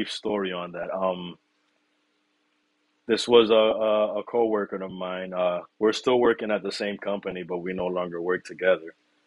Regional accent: New York, United States; moved away; I told you I'm from New York. New York is the melting pot of everything. You got every culture available down there. That's all I was raised around.

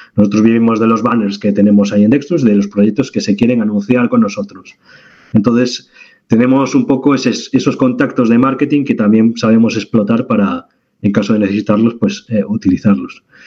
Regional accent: Spain; Mucha gente no sabe que somos españoles.

